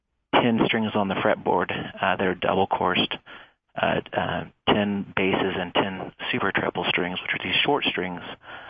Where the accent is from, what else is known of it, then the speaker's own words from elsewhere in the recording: Muncie, Indiana, United States; I'm from Indiana originally, and I was living in Indianapolis from about 2002 to about a year and a half ago. But I recently relocated to Colorado. But yeah, and I grew up in Muncie, Indiana.